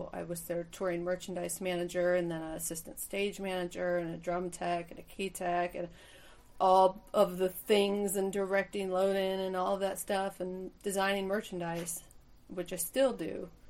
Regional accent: Ohio, United States; now in Nashville, United States; I'm from Northeast Ohio. So okay. Like Cleveland, Akron, Canton.

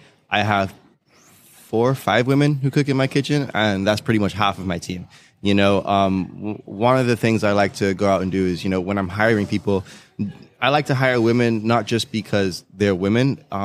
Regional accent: Antigua & Barbuda; So I'm from Antigua, and the majority of the hotels and resorts that are in the island are run by like European or English chefs.

